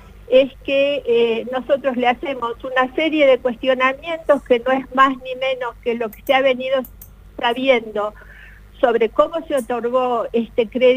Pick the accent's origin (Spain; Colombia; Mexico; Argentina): Argentina; no solo somos los argentinos los responsables de esto